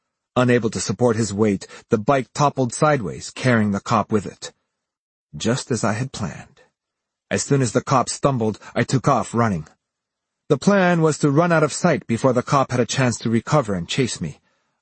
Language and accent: English; Japan; Despite being born and raised in Japan, I was still considered a foreign resident, so I was required to be registered as one and have an alien registration card.